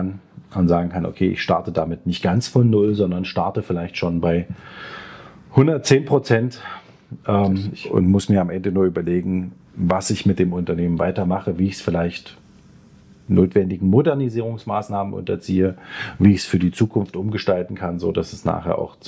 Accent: Dresden, Saxony, Germany; Dazu haben wir bei uns, wir sind ja aus Dresden, noch den Sondereffekt, dass man ja die Wende gehabt hat 1990.

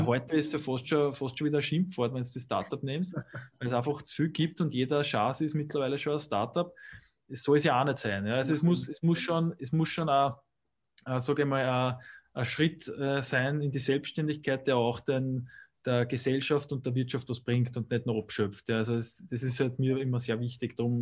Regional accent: Austria; Aus dem Grund war das für uns halt immer sehr wichtig, als Österreicher, als Patrioten, dass wir sagen, wir haben so viele tolle Sachen in unserem Land

